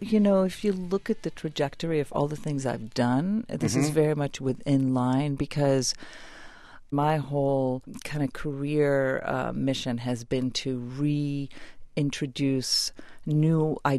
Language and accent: English; Israel; I grew up in Israel, and I was discovered by Stern when I was 12.